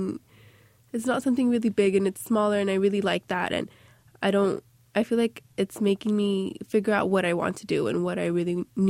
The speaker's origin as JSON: {"language": "English", "town": "Fresno", "region": "California", "country": "United States", "tie": "born or raised there", "also_born_or_lived": "San Fernando Valley", "said": "I grew up in Fresno, so I know there's a lot of like farms around there"}